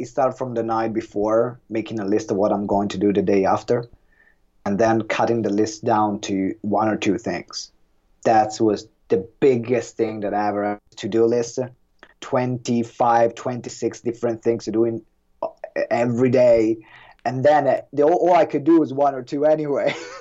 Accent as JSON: {"language": "English", "country": "Italy", "second_language": "English", "said": "I'm from Italy, we use centimeters."}